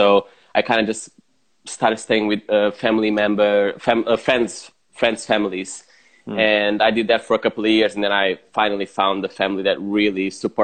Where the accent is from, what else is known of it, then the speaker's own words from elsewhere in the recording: Lisbon, Portugal; And then I'm from Lisbon in Portugal, originally. And, I mean, I started dancing African dance. That was the first connection I had to dance when I was very young, because I came from this African community in Lisbon